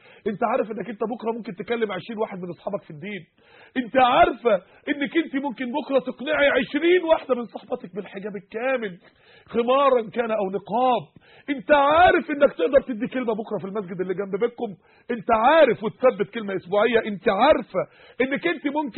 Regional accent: Egypt; لأكبر نسبة طلاق في العالم عندنا في مصر

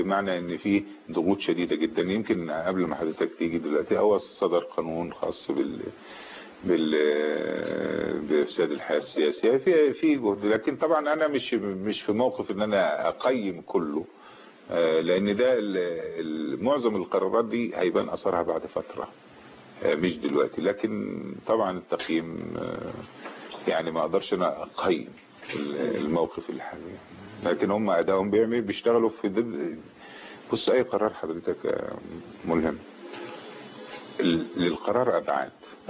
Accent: Egypt

